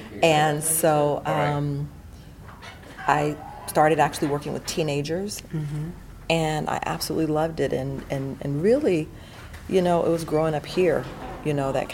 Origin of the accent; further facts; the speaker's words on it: Oakland, California, United States; Mostly always in East Oakland. I was born in East Oakland and raised in East Oakland.